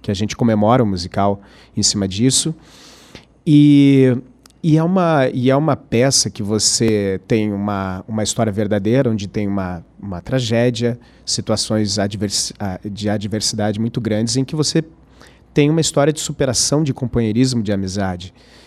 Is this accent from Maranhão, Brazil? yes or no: no; Curitiba, Paraná, Brazil; Eu sou curitibano de origem.